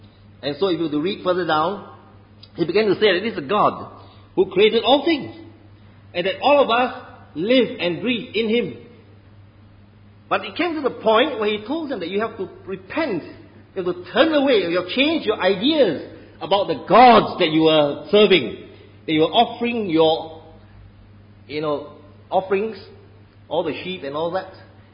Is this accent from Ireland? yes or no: no; Singapore; because I come from Singapore, and it used to be at a time when I was much younger.